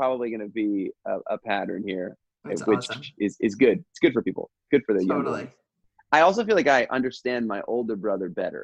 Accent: New York, United States; So I grew up in New York.

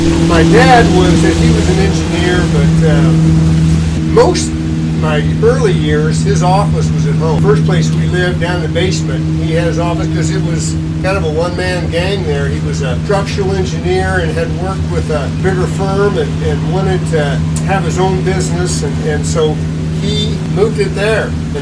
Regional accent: Indianapolis, Indiana, United States; born there; I am 66 years old. I was born on June 12, 1954, at St. Vincent's Hospital in Indianapolis, Indiana.

